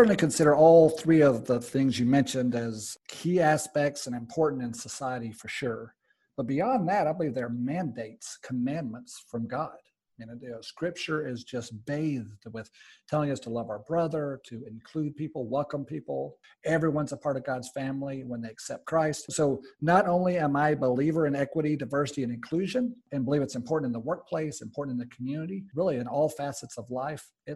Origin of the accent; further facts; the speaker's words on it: Tennessee, United States; I was born and raised in Tennessee. Raised by a single mom and the youngest of three boys